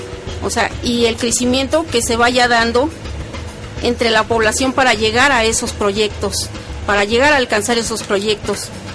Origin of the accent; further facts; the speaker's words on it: Azcapotzalco, Mexico City, Mexico; nosotros aquí estamos, somos de Azcapotzalco.